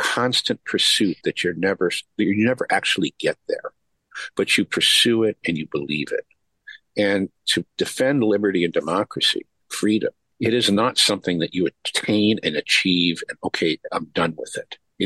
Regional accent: United States; I am an American and I am proud

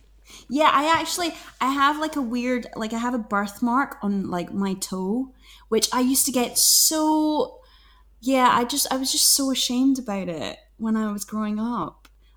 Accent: Glasgow, Scotland, United Kingdom; She's from Glasgow. I'm from Glasgow.

